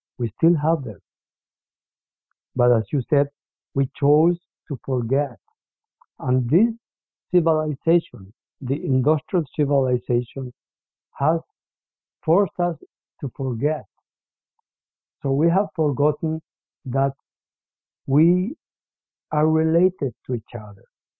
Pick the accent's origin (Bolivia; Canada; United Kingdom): Bolivia; English is a second language; in my home country, Bolivia